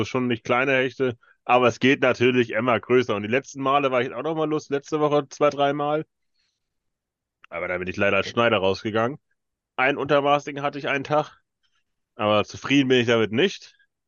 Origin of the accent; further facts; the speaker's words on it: Northern Germany, Germany; Natürlich sage ich als Norddeutscher, Fischbrötchen ist einfach lecker und geht immer.